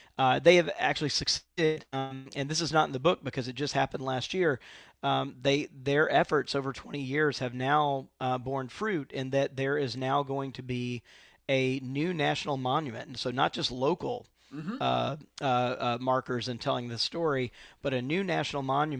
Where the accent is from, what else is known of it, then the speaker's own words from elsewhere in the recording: Mississippi, United States; So I'm from Mississippi, and deeply moving what's going on in Mississippi.